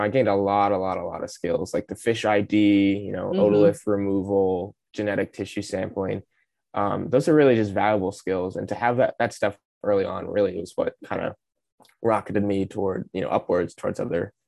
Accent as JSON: {"language": "English", "region": "Florida", "country": "United States", "tie": "born or raised there", "said": "I grew up on the Indian River Lagoon"}